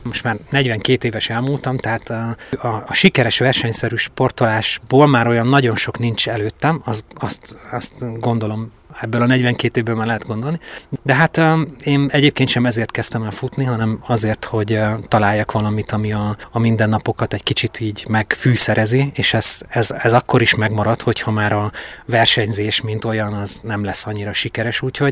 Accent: Nyíregyháza, Szabolcs-Szatmár-Bereg, Hungary; Igen, hát ugye én nyíregyházi vagyok, és terepben a Nyíregyháza környéke az nem bővelkedik különösebben.

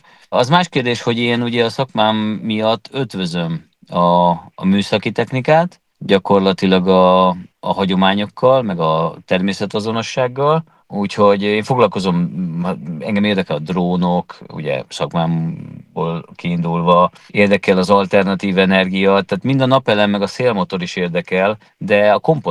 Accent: Budapest, Hungary; én alapvetően 17. kerületben születtem, és ott is éltem.

